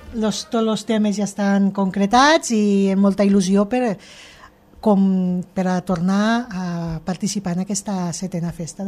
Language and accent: Catalan; Ascó, Catalonia, Spain; perquè sóc d'Ascó i Ascó no s'ha deixat de ballar mai la jota